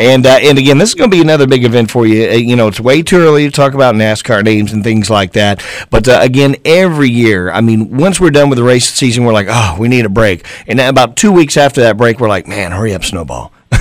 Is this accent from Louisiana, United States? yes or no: no; Indiana, United States; I'm telling you, I grew up in Indiana, and it was Henry's Speedway in Battleground, Indiana, is where I took my bike races, and that's where the bug bit me.